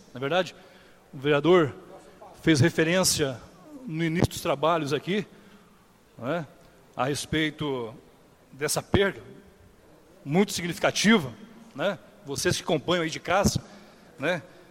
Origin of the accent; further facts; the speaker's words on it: Brazil; E nós, como somos brasileiros, sofremos talvez bem mais do que os demais países